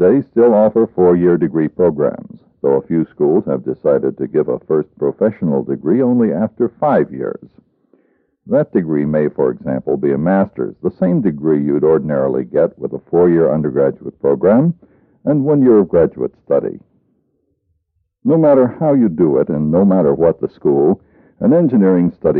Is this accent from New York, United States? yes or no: no; Virginia, United States; a freshman chemistry professor who made some unpleasant remarks about my home state of Virginia.